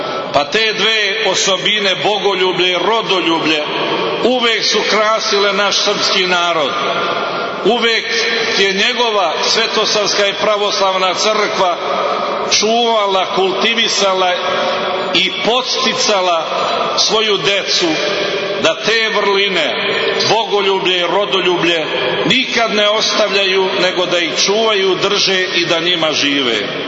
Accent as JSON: {"language": "Serbian", "country": "Serbia"}